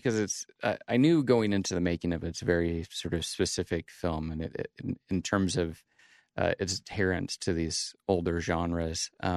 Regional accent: Idaho, United States; it is fun to go to film festivals and say, I'm from Idaho, and people are sort of taken aback for a minute.

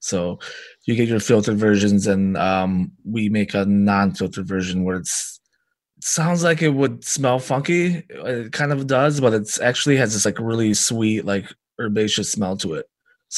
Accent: Burlington, Wisconsin, United States; growing up in Burlington, Wisconsin, because we were kind of like a refugee family that brought back foraging and gardening and, you know, processing their own animals right in their backyard.

